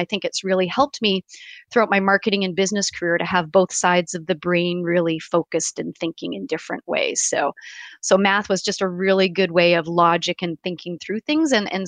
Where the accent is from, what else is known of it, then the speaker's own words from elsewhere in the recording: Port Elgin, Ontario, Canada; I did a lot of growing up in Port Elgin, a small town on Lake Huron, and it was a great place to grow up.